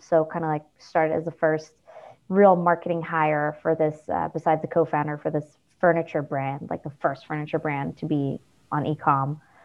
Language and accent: English; Germany; English is a second language; moved away; Born and raised in Germany. That's why no one knows how to say my last name.